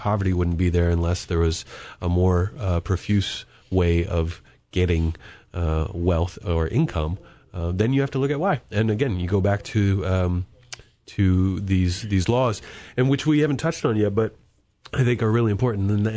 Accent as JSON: {"language": "English", "town": "Charlottesville", "region": "Virginia", "country": "United States", "tie": "born or raised there", "said": "they were certainly there in the 90s when I was growing up in Charlottesville"}